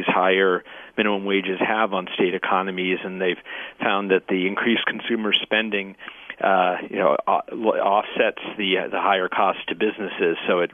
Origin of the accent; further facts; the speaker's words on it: New York, United States; And in my home state, New York, where I'm based